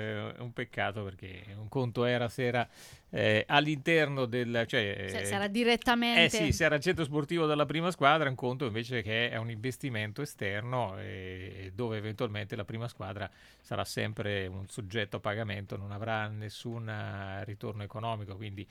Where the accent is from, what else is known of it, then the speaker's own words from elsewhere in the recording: Ancona, Marche, Italy; e per me insomma da anconetano e da tifoso è sempre una delusione